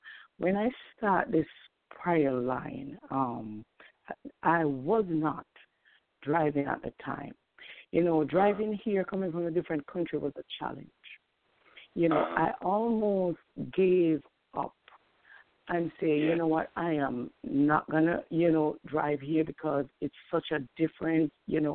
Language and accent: English; Jamaica; now in New York, United States; I'm from New York, and as I said, I'm original Jamaican.